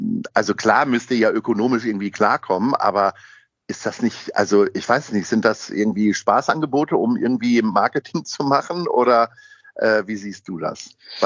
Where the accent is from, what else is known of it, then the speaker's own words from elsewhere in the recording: Hamburg, Germany; drücke natürlich die Daumen als Hamburger für den HSV am Donnerstag